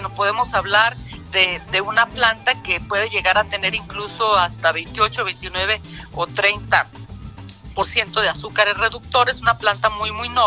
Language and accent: Spanish; Mexico; algo tan tradicional y que nos identifica como mexicanos